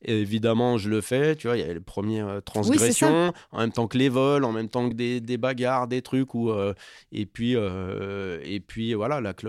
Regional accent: Bry-sur-Marne, Île-de-France, France; moi j'ai grandi dans le Val-de-Marne, dans une famille aisée, j'ai un père médecin, et en même temps dans une ville où il y avait un grand brassage social, ce qui est assez rare en fait. Moi je vivais à Brie-sur-Marne, dans les Hauts-de-Brie

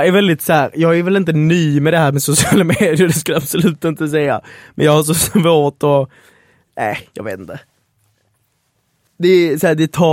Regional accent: Italy; now in Sweden; Jag kommer vilja flytta till Italien på ett eller annat sätt. Tillbaka till familjen och liksom där jag kommer ifrån.

